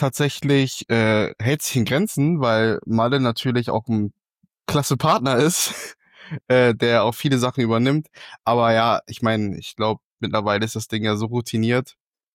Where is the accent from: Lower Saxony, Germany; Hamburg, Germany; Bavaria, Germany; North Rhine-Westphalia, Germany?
Lower Saxony, Germany; Hanover; Ich komme aus Hannover.